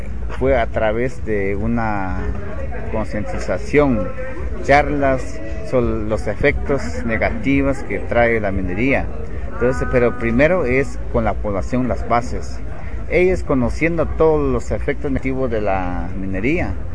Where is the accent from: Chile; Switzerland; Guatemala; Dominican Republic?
Guatemala; somos legítimos dueños guatemaltecos, somos las comunidades que permanecemos, ¿sí? Por años milenarios que vemos viviendo ahí.